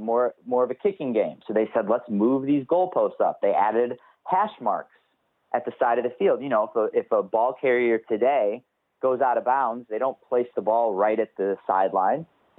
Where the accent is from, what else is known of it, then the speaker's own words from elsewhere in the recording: Chicago, Illinois, United States; And so as a Bears fan, as a Chicagoan, I said, I have to start in my own house